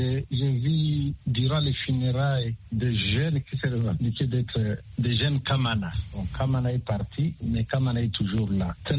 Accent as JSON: {"language": "French", "country": "DR Congo", "said": "chez nous en République démocratique du Congo"}